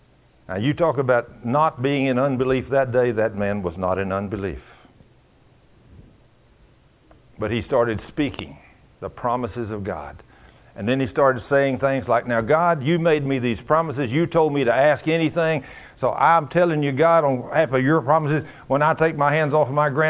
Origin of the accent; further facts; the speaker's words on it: Texas, United States; they're Norwegian and I'm Texas English.